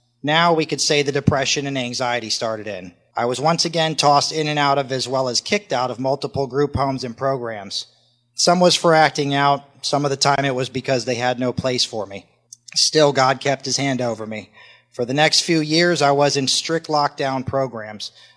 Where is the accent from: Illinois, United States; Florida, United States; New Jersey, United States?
Florida, United States; Alachua; born there; I was born on June 23rd, 1981 in Gainesville, Florida. It's a little town called Alachua.